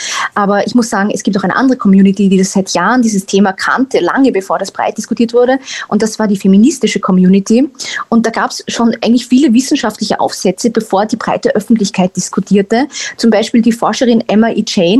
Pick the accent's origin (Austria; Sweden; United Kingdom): Austria; Ich komme eben aus Österreich und das Interessante ist, Österreich und Deutschland sind sich recht ähnlich.